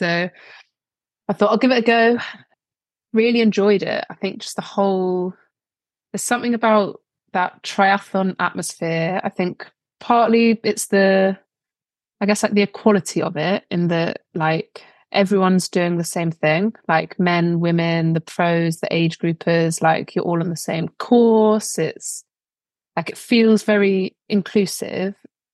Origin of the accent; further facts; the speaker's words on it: East of England, United Kingdom; I grew up in Essex.